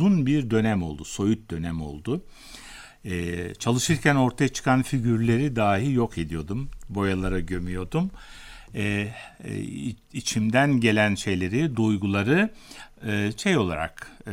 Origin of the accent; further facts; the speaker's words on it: Akçabat, Trabzon, Turkey; moved away as an adult; Efendim, ben 1950 yılında Trabzon Akçabat'ta doğdum. İlk orta ve yüksek öğrenimimi orada gördüm.